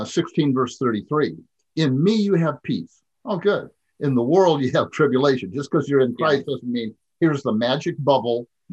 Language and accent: English; Ohio, United States; I grew up in Ohio.